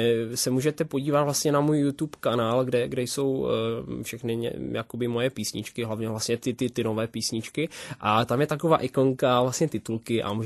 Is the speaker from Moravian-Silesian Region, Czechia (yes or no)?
yes; Moravian-Silesian Region, Czechia; Tak já jsem Polák z České republiky. Mám polské kořeny, mám samozřejmě taky trošku české. My tam máme ty rodiny dost jako smíšené.